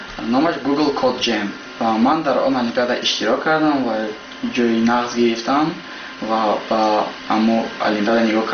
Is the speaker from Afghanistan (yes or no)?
no; Tajikistan; بعد یک چند سال با تاجیکستان میکردم برای آنکه وطن خودم رو بلند بردارم